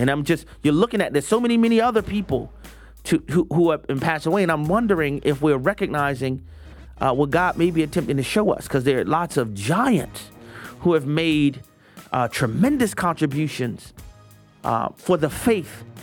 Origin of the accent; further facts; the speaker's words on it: Louisiana, United States; Phil Robertson, the founder of Duck Dynasty from my home state in Louisiana, passed away in May of 2025 at 79 years old.